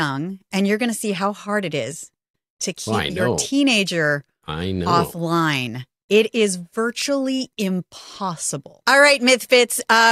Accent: California, United States; I mean, I grew up in Silicon Valley and I've always been really interested in watching tech.

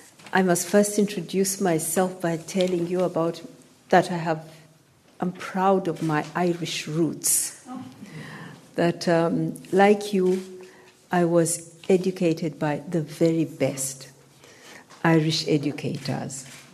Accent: Uganda; I grew up in Uganda. I'm Ugandan, in a little town. When I was growing up, my parents were teachers. We didn't have much.

